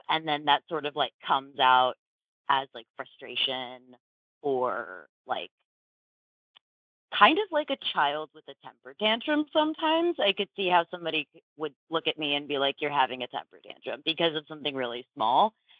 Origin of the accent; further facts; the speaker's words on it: the South, United States; sorry, I'm from the South, so it's y'all.